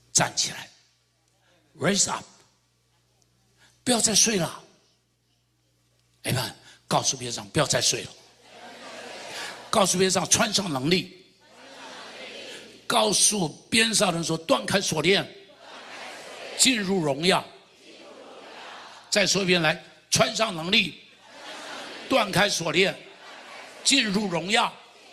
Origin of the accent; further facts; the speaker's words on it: Taiwan; 过去78年我在台湾长大，所以这78年，民国38年到现在，